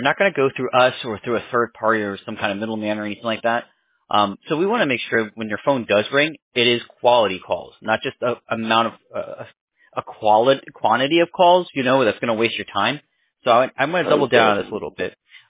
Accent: New York City, New York, United States; born there; also born or lived in Florida; I came from Florida, though, so that was a little different. But I was born in the Bronx, New York. I was everywhere, man. You know, moved around a little.

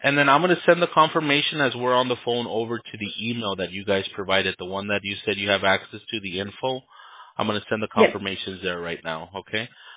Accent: United States; born there; My parents are both born in Mexico, pero yo soy nacido acá.

